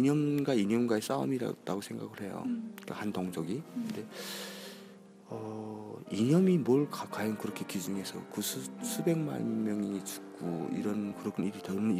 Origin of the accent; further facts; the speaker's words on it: North Korea; now in South Korea; 그 다음에 또 탈북자로서 생각하는 어떤 6.25의 어떤 오늘 행사